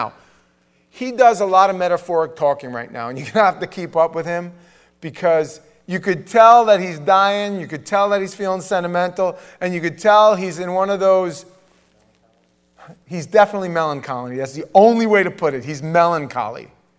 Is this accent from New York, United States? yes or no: yes; Queens, New York, United States; I grew up in New York, guys. If it was raining in Brooklyn, it was raining in Queens. We had plenty of family, and I was from Queens, and I had family in Brooklyn and Staten Island and Manhattan.